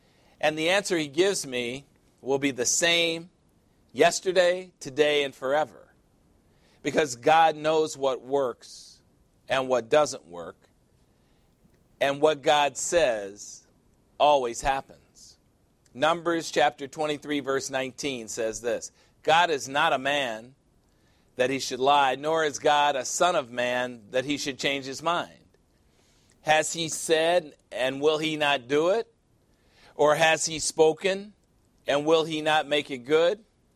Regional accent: Chicago, Illinois, United States; I'm from Chicago, Illinois, here in the United States, a city that gets only 51 days of sunshine a year.

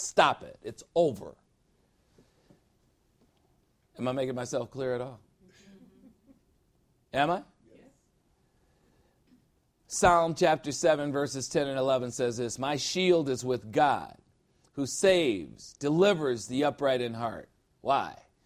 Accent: Chicago, Illinois, United States; I'm from Chicago, that's right.

